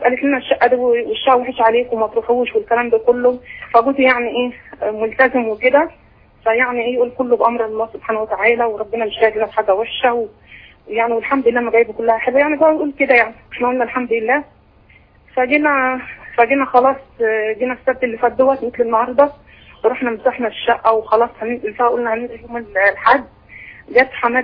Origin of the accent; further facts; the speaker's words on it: Sharqia Governorate, Egypt; now in 6th of October, Egypt; ايوه احنا في 6 اكتوبر واحنا اصلا من الشرقيه